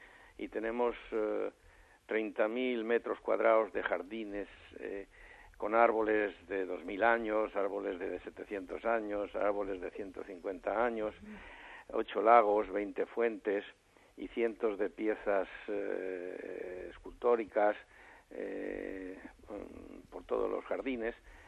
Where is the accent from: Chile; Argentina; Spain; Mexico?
Spain; Madrid, Community of Madrid; now in Mallorca, Spain; Bueno, yo también soy madrileño.